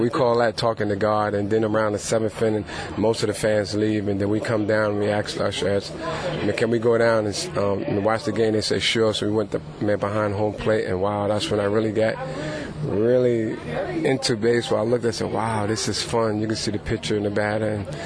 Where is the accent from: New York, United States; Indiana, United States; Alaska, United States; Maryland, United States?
New York, United States; And as a fan, I grew up in New York, so Shea Stadium.